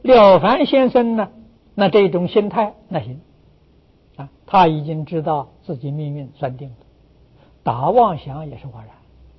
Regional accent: Lujiang, Anhui, China; 我是安徽人，我的老家在庐江，距离九华山呢不算太远

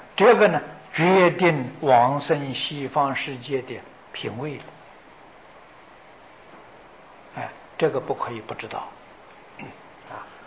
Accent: China; 我们中国人念《金刚经》的人很多

